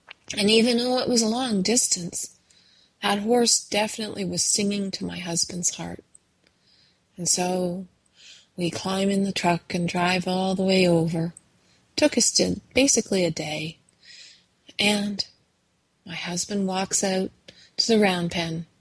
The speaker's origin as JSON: {"language": "English", "country": "Canada", "lives_now": "Alabama, United States", "said": "Even though I'm Canadian, I ended up in Alabama."}